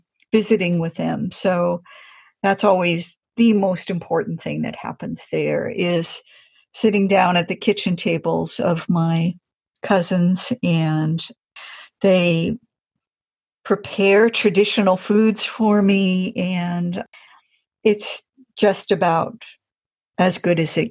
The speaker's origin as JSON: {"language": "English", "region": "Colorado", "country": "United States", "tie": "born or raised there", "said": "I didn't grow up where I'm living now. I grew up in Colorado."}